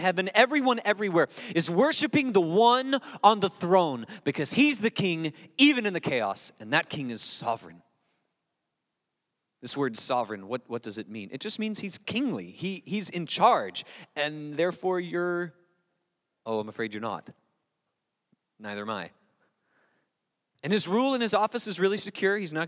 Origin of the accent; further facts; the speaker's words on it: Gulf Coast, United States; I grew up in the Gulf Coast, and we would go out on the water